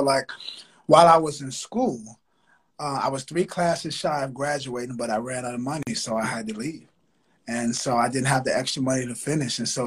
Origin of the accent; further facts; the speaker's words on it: Richmond, Virginia, United States; I'm from Richmond, Virginia, born and raised.